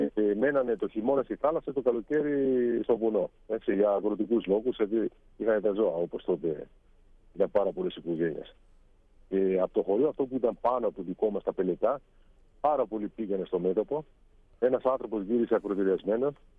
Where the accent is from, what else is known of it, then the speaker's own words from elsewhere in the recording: Poulithra, Peloponnese, Greece; Είμαι από ένα ψαροχώρι στη νότια Κοινωρία, στην Αρκαδία, που λέγεται Πούλητρα.